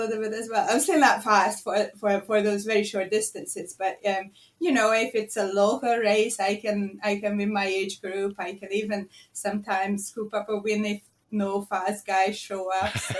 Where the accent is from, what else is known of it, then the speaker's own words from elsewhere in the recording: Budapest, Hungary; English is a second language; there was a little club that was in Budapest, my hometown, the national team for the modern pentathlon train there